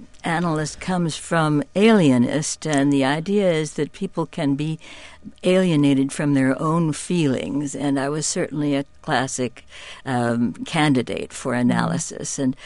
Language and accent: English; Austin, Minnesota, United States; Well, I went to high school in Austin, Minnesota, which indeed is the town that George A. Hormel had his main plant